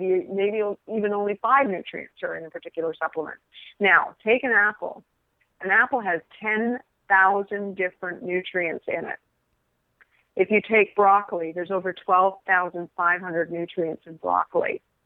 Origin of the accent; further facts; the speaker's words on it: Scotland, United Kingdom; I mean, I grew up with my grandparents in Scotland. I'm a Scottish girl from a wee place called Buxton Mochty in Scotland. So I grew up for the first 6 years with my grandparents